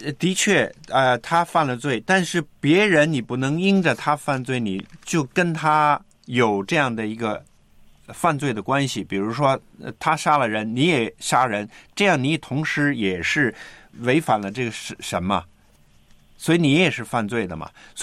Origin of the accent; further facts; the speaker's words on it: China; 就好像我们中国人是讲究这个家庭啊，这个父母啊、儿女啊、子孙啊